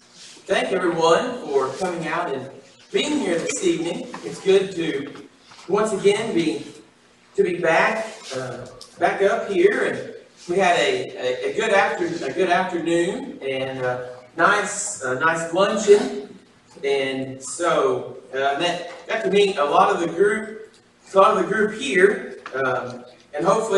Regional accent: Illinois, United States; some friends that I grew up with in Illinois, they live over in the Madisonville area

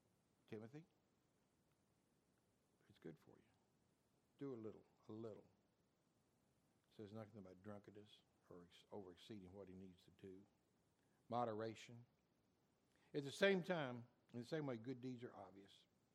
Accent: Kentucky, United States; But I'm from Eastern Kentucky.

